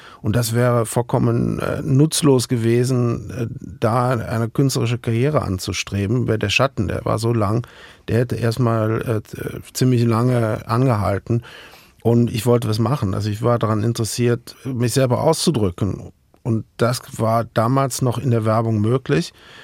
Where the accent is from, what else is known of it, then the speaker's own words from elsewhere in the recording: Rhineland, Germany; accent: Rhenish; now in Zurich, Switzerland; Also ich bin natürlich, wie man wahrscheinlich auch noch ein wenig an meinem Akzent hört, natürlich immer noch Rheinländer und habe natürlich auch dieses rheinische Gemüt nie ablegen können.